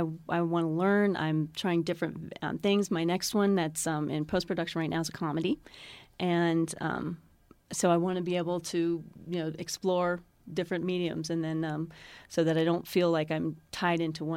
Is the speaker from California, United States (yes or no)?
no; Ohio, United States; also born or lived in Arizona / New York; I'm from Ohio originally.